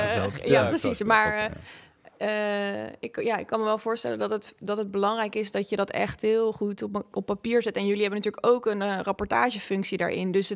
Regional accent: Leiden, South Holland, Netherlands; Ik heb zelf in het buitenland gestudeerd en dat heeft mij ook echt... Nou, ik ben in Leiden opgegroeid. Nou, Leiden heeft af en toe wat rauwe randjes, maar het is best wel beschermd allemaal.

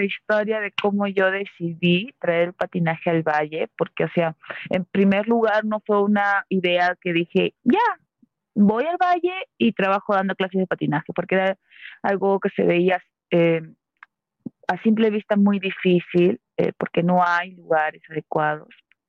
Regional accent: Lima, Peru; born there; Nací en Lima.

